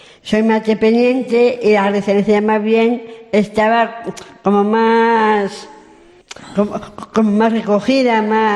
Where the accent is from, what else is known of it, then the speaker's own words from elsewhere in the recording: El Álamo, Community of Madrid, Spain; Yo soy del Álamo, Puña Barcañero.